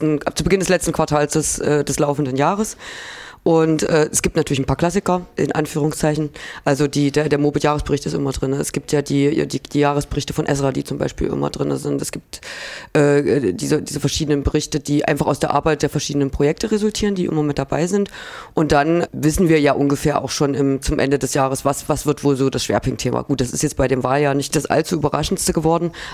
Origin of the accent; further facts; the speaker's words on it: Arnstadt, Thuringia, Germany; ich komme aus Arnstadt und habe da schon seit meiner frühen Jugend Erfahrung mit freien Wählergruppen gemacht